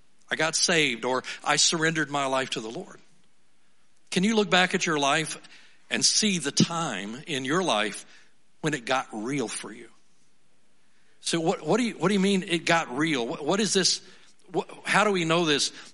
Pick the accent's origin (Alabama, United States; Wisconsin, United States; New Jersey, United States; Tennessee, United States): Alabama, United States; accent: Alabama hillbilly; I grew up in the South, and I've told you about that before, and I won't speak in my Alabama hillbilly accent.